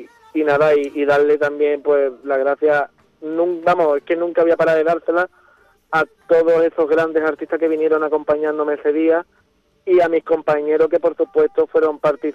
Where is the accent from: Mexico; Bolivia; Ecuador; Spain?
Spain; Chiclana, Andalusia; si en Chiclana, mi tierra